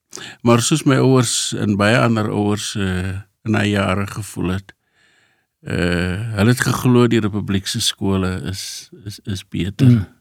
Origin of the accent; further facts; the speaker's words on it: Cape Town, Western Cape, South Africa; born there; Ek is daar in Kaapstad gebore, die stad waar vanaf my moeder kom, en op 'n oktobermoggend.